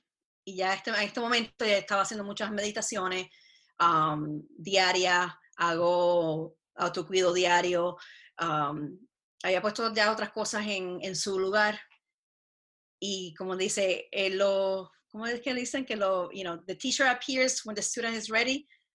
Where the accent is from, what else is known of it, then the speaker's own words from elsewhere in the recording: Puerto Rico; yo me crié en Puerto Rico, estudié en la escuela católica toda mi vida, me crié católica